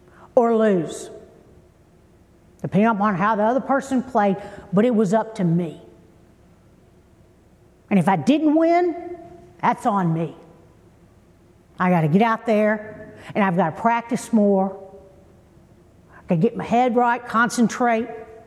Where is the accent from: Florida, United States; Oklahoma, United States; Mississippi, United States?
Florida, United States; Pensacola; I grew up in Star Lake, right behind you, the neighborhood behind you.